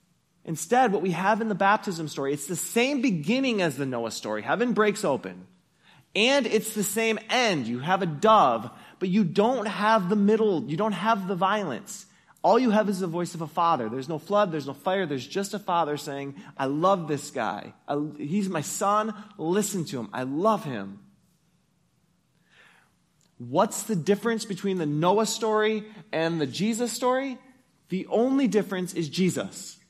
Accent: Hudsonville, Michigan, United States; And I grew up in Hudsonville. Like, this is not my world.

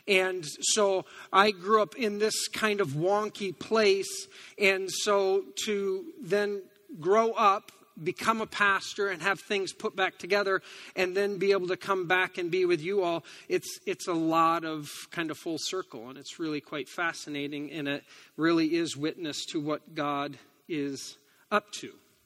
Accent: Hudsonville, Michigan, United States; I grew up in Hudsonville. On my way in, I don't live here, I haven't for a long time, but on my way in this morning, I drove by the old stomping grounds, drove by my old house

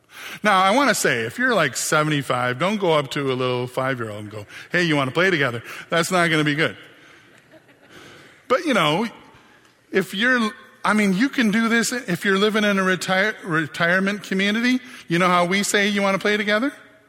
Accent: Michigan, United States; And you'll go, "No, I'm from Michigan."

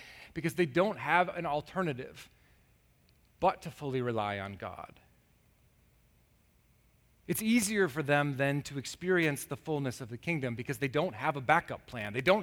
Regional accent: United States; it is hard to read this passage as an American without a little bit of a cheek pucker

